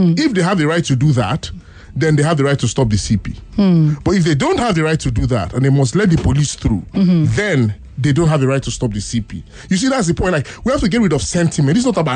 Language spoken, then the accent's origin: English; Nigeria; As a Nigerian citizen.